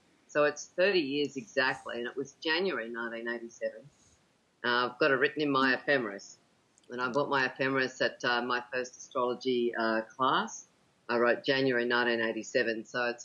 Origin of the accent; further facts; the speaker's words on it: Sydney, New South Wales, Australia; I grew up in Australia, grew up in Sydney, moved around a lot of instability, broken family when I was young.